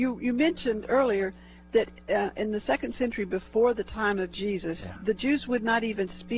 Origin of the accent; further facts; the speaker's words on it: Gulf Breeze, Florida, United States; I'm from Gulf Breeze, Florida.